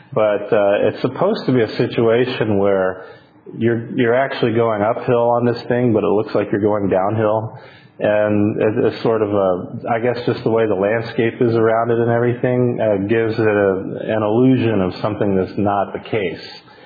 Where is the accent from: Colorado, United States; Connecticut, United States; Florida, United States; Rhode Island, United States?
Florida, United States; Tampa; Well, where I grew up in Tampa, or near Tampa anyway